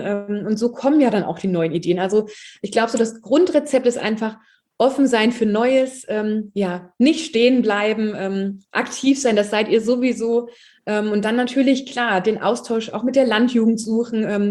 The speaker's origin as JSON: {"language": "German", "town": "Fritzlar", "region": "Hesse", "country": "Germany", "tie": "born or raised there", "said": "den Deutschen Landjugendtag in meiner Heimatregion in Fritzlar"}